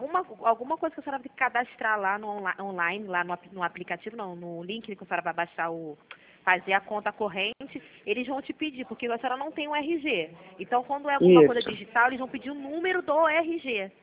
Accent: Madureira, Rio de Janeiro, Brazil; clientes que moram aqui na Cidade, porque eu sou de Madureira.

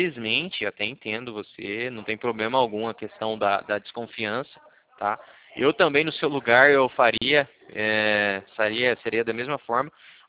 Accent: Paraná, Brazil; eu sou do Paraná, tá bom? Sou do Paraná

